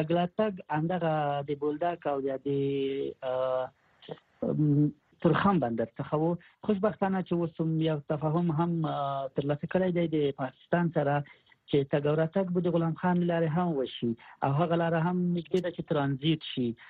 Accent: Khost, Afghanistan; موږ خپل مثلا د خوست ولایت یم

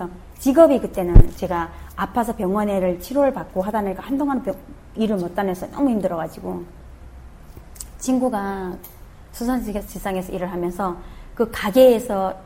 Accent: North Korea; now in South Korea; 저 북한에서 왔는데

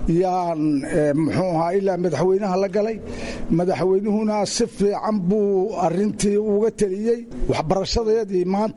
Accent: Lughaya, Awdal, Somalia; Gaar ahaan Lughayan ka imid.

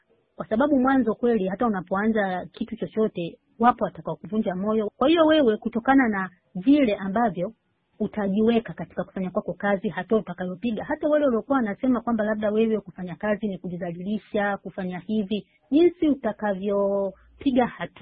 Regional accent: Tanzania; sisi kule nyumbani kwetu Tanzania, tulishazoea kumsalimia mtu mambo, kumsalimia habari gani anakujibu

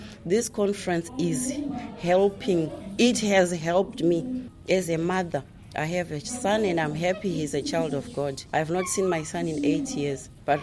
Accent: Mabvuku, Harare, Zimbabwe; English is a second language; I'm from Zimbabwe, Harare, Masasa Park. I grew up in Mavuku.

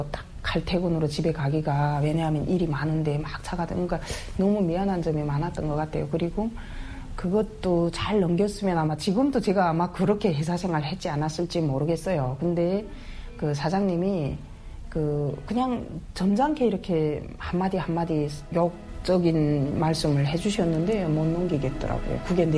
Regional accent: North Korea; now in South Korea; 제가 사실은 북한에서 왔는데

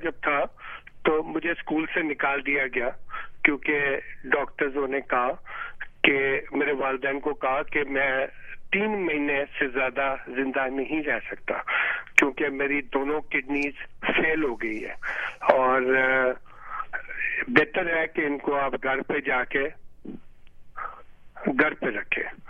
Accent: Pakistan; لیکن میں نے اپنی نیشنلٹی نہیں چینج کی, میں ابھی تک پاکستانی نیشنل ہوں اور میں اپنے ملک میں رہتا ہوں

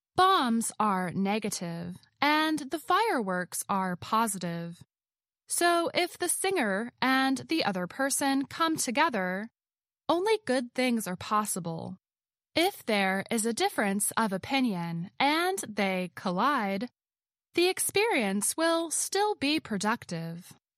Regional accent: West Virginia, United States; In my hometown, in the state of West Virginia, we have a hot air balloon festival.

